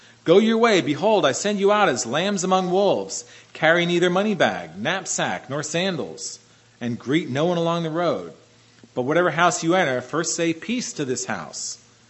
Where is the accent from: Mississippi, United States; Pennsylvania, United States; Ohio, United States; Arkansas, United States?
Pennsylvania, United States; Although growing up in Pennsylvania, I used to drive through Amish country.